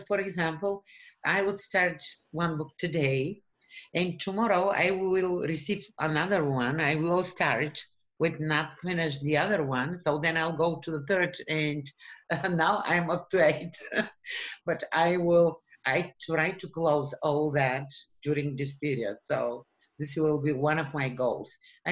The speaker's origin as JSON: {"language": "English", "country": "Bulgaria", "tie": "born or raised there", "second_language": "English", "moved": "as an adult", "lives_now": "United States", "said": "Yes, we came to the United States because my son came first in May"}